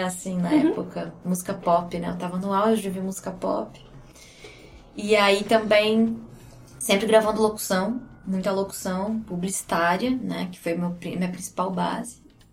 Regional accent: Torres, Rio Grande do Sul, Brazil; na casa onde eu me criei, em Torres.

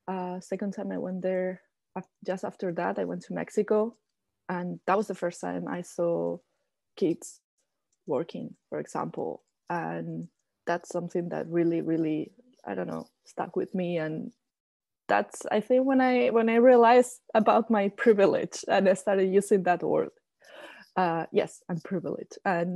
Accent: Spain; I'm white, even though I'm from Spain and people can be xenophobic against Spanish people. I can pass as a German person.

